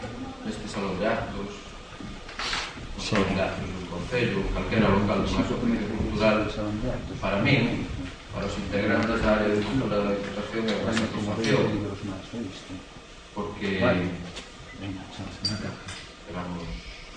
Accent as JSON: {"language": "Galician", "town": "Lugo", "region": "Galicia", "country": "Spain", "said": "da nosa identidade como lucenses, como galeros e galeras."}